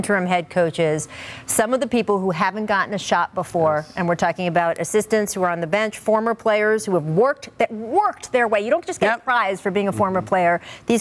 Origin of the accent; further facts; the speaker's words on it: Washington, District of Columbia, United States; especially in my hometown of Washington, D.C.?